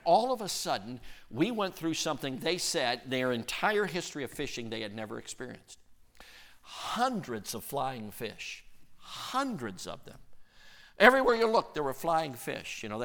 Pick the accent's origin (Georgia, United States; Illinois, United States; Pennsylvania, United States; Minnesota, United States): Illinois, United States; now in Wisconsin, United States; Now, I'm an upper Midwesterner. You know what that means? I was raised first in Illinois, now Wisconsin. I'm an upper Midwesterner.